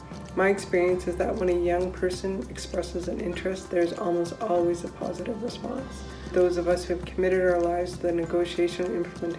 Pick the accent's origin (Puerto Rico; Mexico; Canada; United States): Canada; Yukon; I'm from the Yukon, and here we've had modern treaties now for more than 25 years.